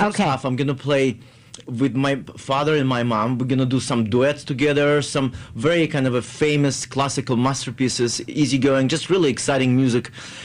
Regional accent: Russia; English is a second language; now in Connecticut, United States; Yes, somewhat. Yeah, I mean, I'm originally from Russia.

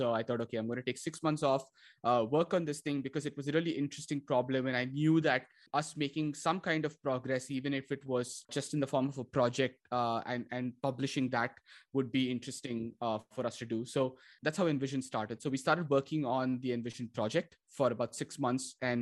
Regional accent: Chennai, Tamil Nadu, India; really hot, sweltering, sunny day in the south of India, in my hometown, Chennai.

